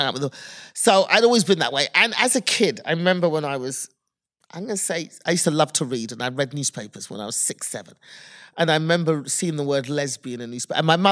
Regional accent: United Kingdom; because I'm British.

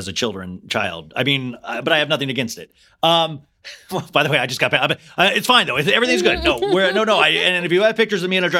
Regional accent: Kansas, United States; Well, I grew up in Kansas, so it wasn't like

